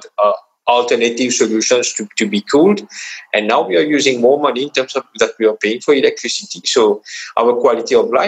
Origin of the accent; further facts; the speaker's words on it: Mauritius; English is a second language; I come from Mauritius, a small island in the Indian Ocean.